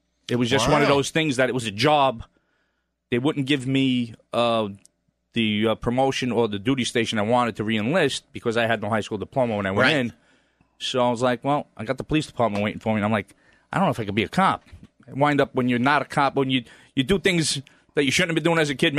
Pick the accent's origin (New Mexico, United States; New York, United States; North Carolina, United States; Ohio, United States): New York, United States; Brooklyn; Growing up in Bensonhurst, Brooklyn, I hated cops, right?